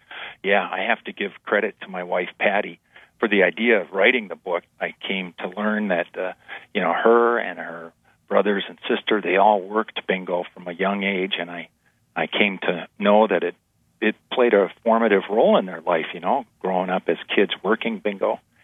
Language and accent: English; Kenosha, Wisconsin, United States; also born or lived in Green Bay; I was born in Green Bay, raised in Kenosha.